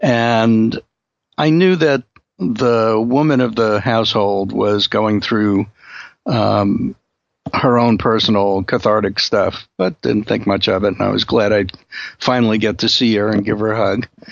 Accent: Brooklyn, New York, United States; I grew up in Brooklyn, but there's no evidence that I actually grew up. So when I was a child in Brooklyn, a lot of my friends were Irish.

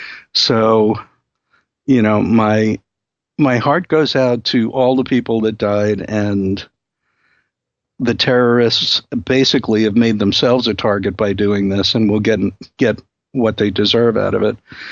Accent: New York, United States; I learned this the hard way growing up in New York.

